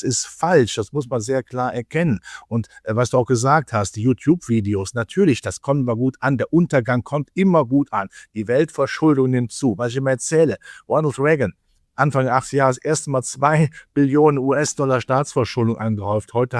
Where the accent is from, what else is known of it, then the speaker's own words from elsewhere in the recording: North Rhine-Westphalia, Germany; In meiner Heimat war NRW, waren Kommunalwahl.